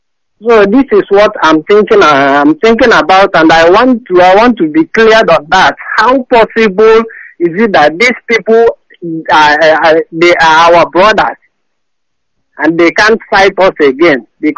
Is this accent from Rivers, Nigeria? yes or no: no; Anambra, Nigeria; now in Guangzhou, China; I'm in Guangzhou here. I'm from Mbapu in Okanot local government area of Anambra State.